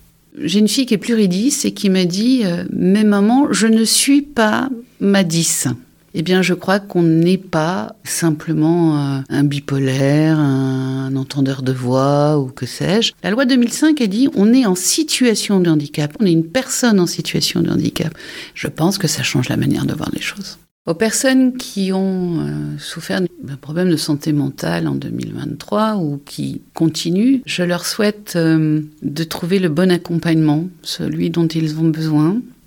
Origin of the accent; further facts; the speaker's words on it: Dijon, Bourgogne-Franche-Comté, France; born there; Moi, je suis née à Dijon